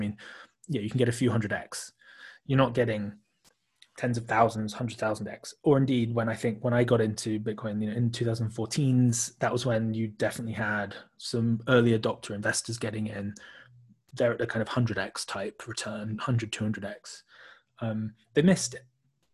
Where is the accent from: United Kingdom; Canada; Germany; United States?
United Kingdom; now in Hong Kong; I live out in Hong Kong, and whilst I'm British